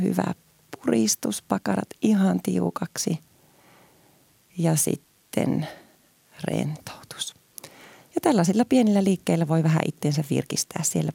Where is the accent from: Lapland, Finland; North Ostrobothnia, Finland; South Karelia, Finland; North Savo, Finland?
North Savo, Finland; Kuopio; moved away as an adult; also born or lived in Helsinki; now in Jyväskylä, Finland; Mä oon syntynyt Helsingissä, kun mun isä ja äiti oli siellä opiskelemassa ja sitten voin sanoa itteni kuopiolaiseksi, että Kuopiosta on tullut sitten opiskelemaan tänne liikunnalle.